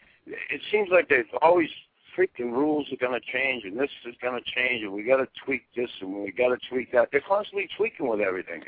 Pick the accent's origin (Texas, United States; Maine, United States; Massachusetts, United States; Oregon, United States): Massachusetts, United States; Boston; You know, I grew up in Boston.